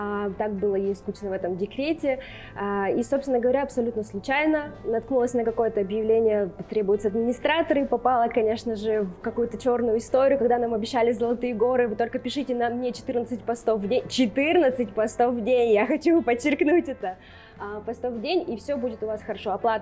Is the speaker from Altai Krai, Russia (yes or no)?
no; Lesnoy, Sverdlovsk Oblast, Russia; also born or lived in Rostov-on-Don; мой отец военный. Значит, я родилась в Ростове, буквально там некоторое время, пару лет мы прожили там, потом отца отправили на Урал. Мы жили в город Лесной Свердловской области, это где-то недалеко от Асбеста, закрытый военный городок.